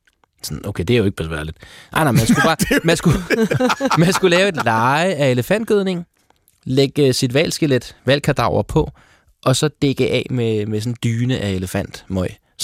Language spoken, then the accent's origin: Danish; Tehran, Tehran Province, Iran; now in Denmark; Jeg er født i Teheran og vokset op i en betonby, uden nogen som helst form for natur omkring mig.